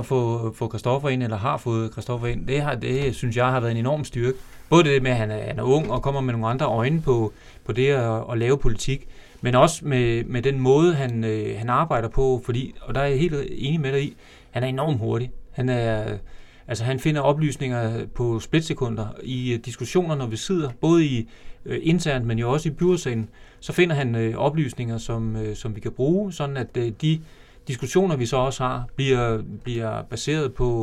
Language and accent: Danish; Slagelse, Zealand, Denmark; jeg er jo oprindeligt fra Slagelse. Slagelse by. Jeg har stort set hele mit liv boet i Slagelse.